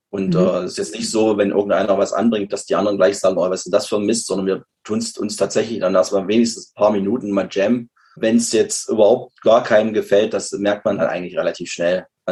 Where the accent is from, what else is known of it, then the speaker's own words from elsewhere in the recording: Apolda, Thuringia, Germany; wir stammen ja alle aus Apolda, also Kleinstadt in Thüringen, Nachbarstadt von Weimar